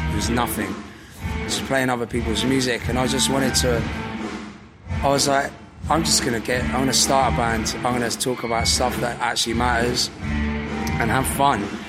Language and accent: English; Newport, Wales, United Kingdom; also born or lived in Devon; now in Bristol, United Kingdom; All over Newport. I was born in South Wales, in Newport.